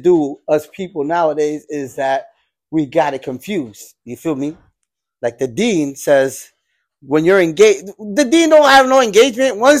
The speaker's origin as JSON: {"language": "English", "town": "Bronx", "region": "New York", "country": "United States", "tie": "born or raised there", "also_born_or_lived": "Brooklyn", "said": "I grew up in the Bronx. I don't know nothing about Brooklyn, so we're just gonna say I'm from the Bronx."}